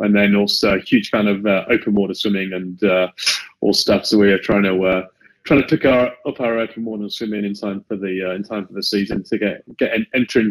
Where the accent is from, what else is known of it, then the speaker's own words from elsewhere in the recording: United Kingdom; I'm British, as you can tell probably by the accent.